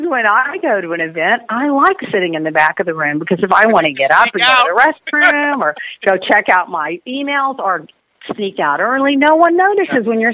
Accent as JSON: {"language": "English", "region": "Texas", "country": "United States", "said": "I'm from Texas. Yeehaw!"}